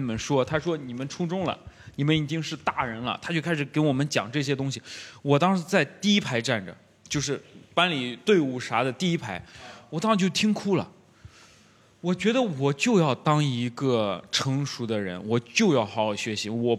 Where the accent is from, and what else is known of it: China